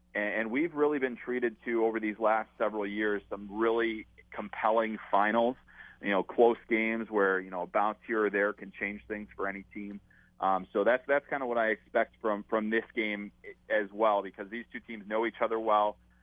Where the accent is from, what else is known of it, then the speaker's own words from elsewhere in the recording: Chicago, Illinois, United States; I'm from Chicago originally, so this is the first time it's been here. So it's a real thrill, you know, to have it in my hometown